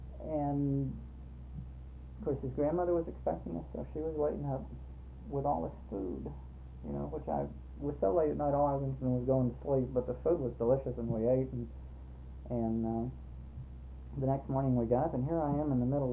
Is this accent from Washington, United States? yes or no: no; Miami, Florida, United States; My God, I didn't think anybody didn't have indoor plumbing, you know, being born and raised in Miami.